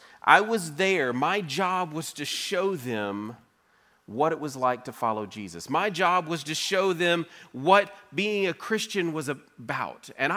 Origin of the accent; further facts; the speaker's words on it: Louisiana, United States; Now, I'm from Louisiana, right? So this is new to me.